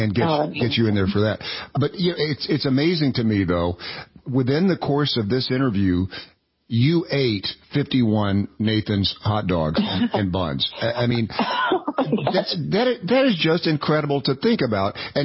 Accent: Knoxville, Tennessee, United States; I grew up in Knoxville, Tennessee.

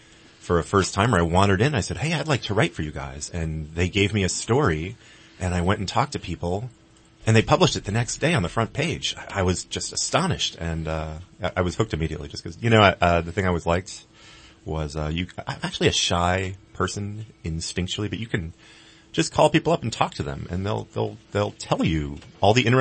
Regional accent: Farmington, New Mexico, United States; Well, I grew up in a little town called Farmington, which is up in the Four Corners area.

